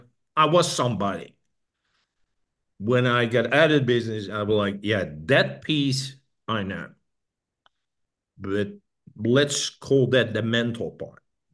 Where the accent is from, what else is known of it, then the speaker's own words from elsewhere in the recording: Netherlands; I grew up in the Netherlands, and then I finished the university.